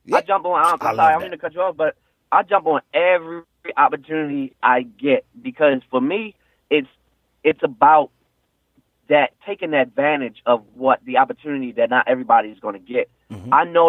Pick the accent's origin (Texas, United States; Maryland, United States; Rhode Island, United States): Maryland, United States; Baltimore; I'm from Baltimore, East Baltimore.